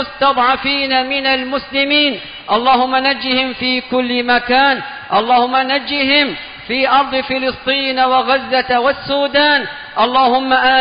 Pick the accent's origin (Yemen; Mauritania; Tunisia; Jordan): Yemen